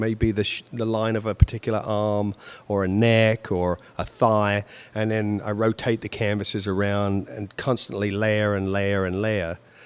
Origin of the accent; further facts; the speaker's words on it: England, United Kingdom; moved away as an adult; Well, I suppose that's because I'm European, you know. Being English, as you can tell, I'm not.